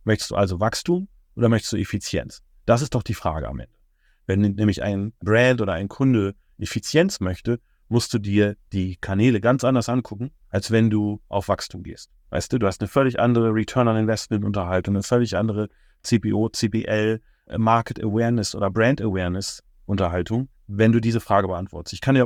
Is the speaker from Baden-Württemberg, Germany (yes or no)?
no; Duisburg, North Rhine-Westphalia, Germany; born there; Also, ich bin in Duisburg im Ruhrgebiet geboren, habe mit 11 meinen ersten PC bekommen